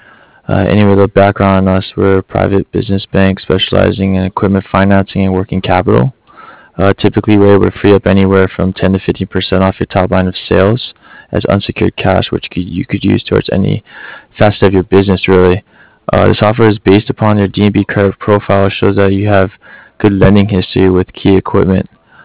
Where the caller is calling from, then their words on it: Cardiff, Wales, United Kingdom; I'm calling from Cardiff. C-A-R-D-I-F-F.